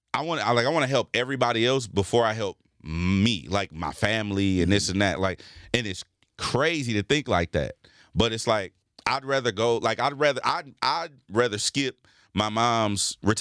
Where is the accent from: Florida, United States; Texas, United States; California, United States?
California, United States; Los Angeles; And so it low-key bothered me because I'm from Watts.